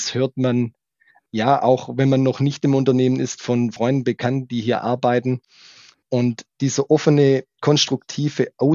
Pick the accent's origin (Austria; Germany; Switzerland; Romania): Germany; Baden-Württemberg; Zum anderen bin ich auch in der Nähe von Biberach aufgewachsen.